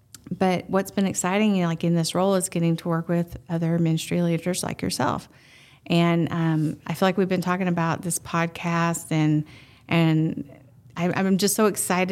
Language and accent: English; Marshall, Texas, United States; accent: southern drawl; Well, originally, I am from Marshall, Texas, so you're going to hear that southern drawl come out.